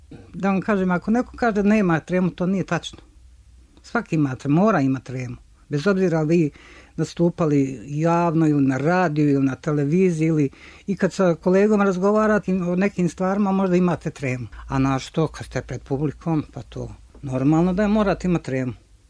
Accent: Sarajevo, Federation of Bosnia and Herzegovina, Bosnia & Herzegovina; also born or lived in Olovo; Ja sam rođena u Olovu, samo rođena, 5.3.35. I onda su me donijeli u Sarajevo i u toj ulici sam i odgojena i odrasla i iz te sam ulice došla ovdje.

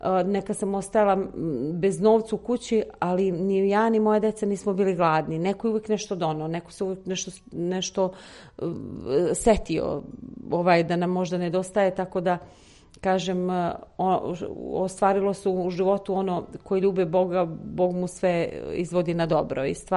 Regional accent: Begov Lukavac, Peja District, Kosovo; now in Serbia; potičem iz Metohije, iz jednog malog sela koje se zove Begov Lukavac u srcu Metohije … Udajom nisam promenila prezime. 25 godina sam živjela na Kosovu i Metohiji

